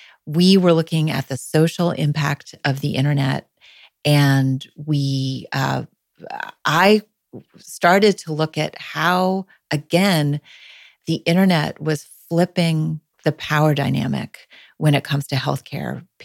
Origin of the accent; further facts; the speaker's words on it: East Coast, United States; also born or lived in Philadelphia / Pittsburgh / Princeton; I grew up on the East Coast. We moved around a lot. I was lucky enough to live in Philadelphia and Pittsburgh, and then my family ended up in Princeton, New Jersey.